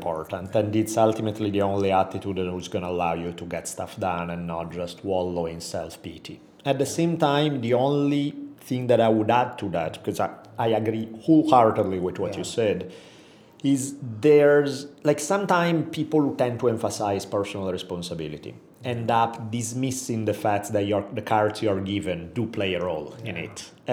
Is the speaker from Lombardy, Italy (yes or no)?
yes; Milan, Lombardy, Italy; moved away as an adult; now in United States; Growing up for me, I was born in 1974. So I was in Milan from the time I was born through 1992. So that's kind of the time frame for me being raised there.